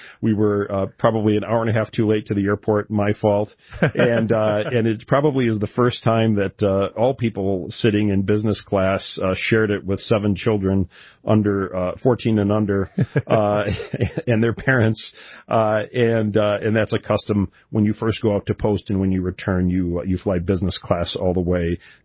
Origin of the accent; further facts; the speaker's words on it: Richmond, Michigan, United States; My father ran for my hometown city council, the city of Richmond in Macomb County, Michigan.